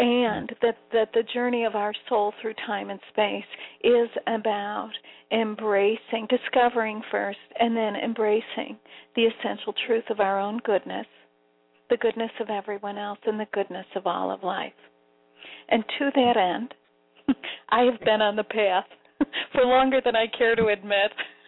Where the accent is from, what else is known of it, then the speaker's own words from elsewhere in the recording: Chicago, Illinois, United States; Listen, I'm from Chicago.